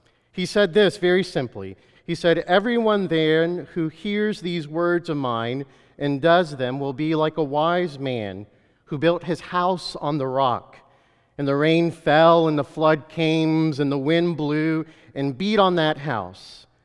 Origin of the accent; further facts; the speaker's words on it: El Salvador; an international build in my home country of El Salvador.